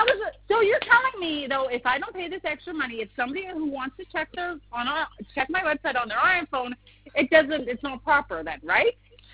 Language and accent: English; Canada; I'm Canadian